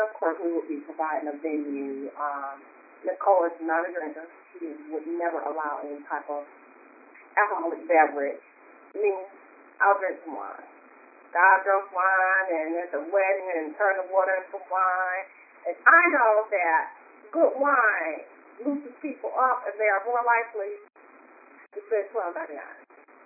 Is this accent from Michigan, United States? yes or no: yes; Detroit, Michigan, United States; We are both from Detroit, so we could have a larger crowd there.